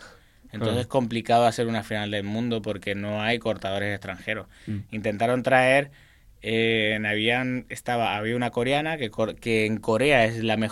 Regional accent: Argentina; now in Spain; tenía más posibilidad de entrar como argentino, porque quería participar

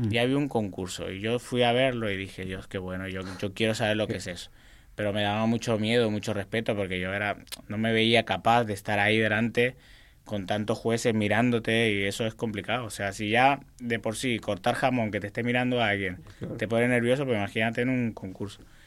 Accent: Argentina; now in Spain; tenía más posibilidad de entrar como argentino, porque quería participar

